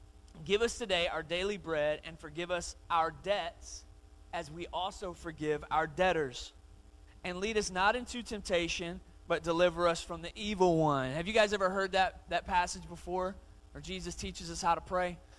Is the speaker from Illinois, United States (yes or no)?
no; Atlanta, Georgia, United States; I grew up in Atlanta. ATL, Hotlanta, home of Chick-fil-A and Coca-Cola. I feel like I got to say that every time. I grew up in Atlanta, right?